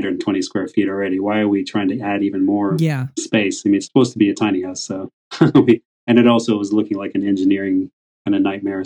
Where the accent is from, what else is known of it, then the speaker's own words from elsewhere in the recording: British Columbia, Canada; now in Australia; But I've been in Australia for 20 years now. So yeah, West Coast Canadian.